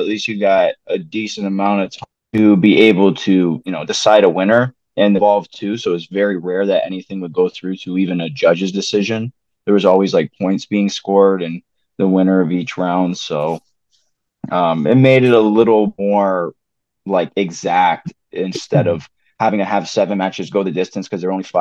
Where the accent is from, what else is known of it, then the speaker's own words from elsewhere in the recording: Canada; I grew up in Canada, but I was so close to the Midwest that I kind of consider it Midwest